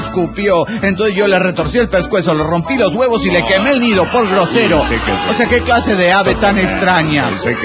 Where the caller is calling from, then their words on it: Mexico City, Mexico; del DF mexicano.